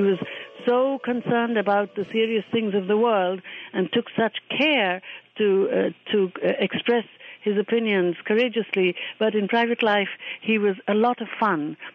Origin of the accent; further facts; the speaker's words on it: India; and indeed as an Indian, I have very strong feelings about this